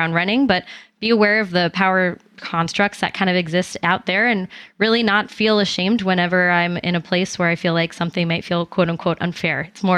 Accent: Albany, New York, United States; So I'm originally from Albany, New York, but I was from a hometown that was largely not Hispanic minority in any sense of the word.

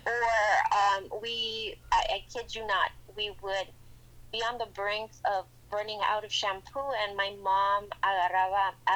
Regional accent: San Francisco de Asís, Jalisco, Mexico; I was born in Mexico, in a very small town in Los Altos de Jalisco, un pueblito llamado San Francisco de Asís.

